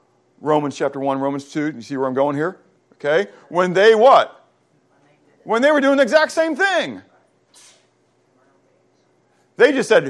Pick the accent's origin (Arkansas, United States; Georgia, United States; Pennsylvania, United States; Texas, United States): Pennsylvania, United States; Pittsburgh; We grew up in Pittsburgh. We walked in the snow up the hills both ways